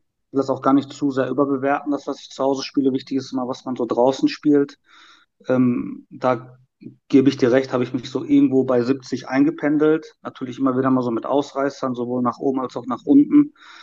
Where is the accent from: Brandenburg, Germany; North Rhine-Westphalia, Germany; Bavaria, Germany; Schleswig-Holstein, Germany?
North Rhine-Westphalia, Germany; Hagen; ich bin 34 Jahre alt und ich komme aus Hagen. Für die, die Hagen nicht kennen, Hagen liegt im südöstlichen Teil des Ruhrgebiets, sage ich mal, grenzt an Dortmund und hat so circa 200.000 Einwohner.